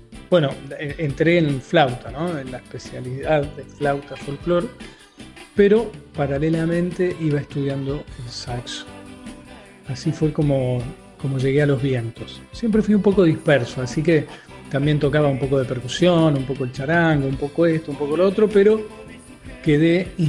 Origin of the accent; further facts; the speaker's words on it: Córdoba, Argentina; also born or lived in Rosario; Yo nací en Rosario, mis viejos no eran rosarinos, pero vivían ahí. Y bueno, después muy chico me fui para Córdoba y ahí seguí estudiando y tocando la guitarra.